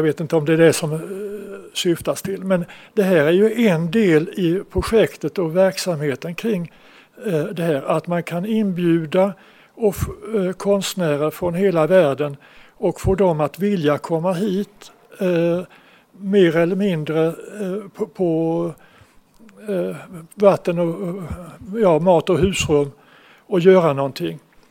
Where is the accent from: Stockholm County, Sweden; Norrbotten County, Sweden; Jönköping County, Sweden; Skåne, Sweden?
Skåne, Sweden; Bromölla; vi senare kommer att vara stolta över att få säga att vi kommer från Bromölla